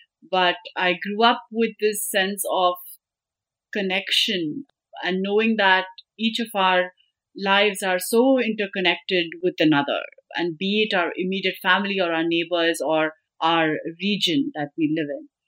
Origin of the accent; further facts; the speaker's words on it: Bangalore, Karnataka, India; I grew up in Bangalore, South, which is a city in the South, as many probably already know. And I have lived in Bangalore almost the same number of years I've lived in the US, so about 23, 24 years.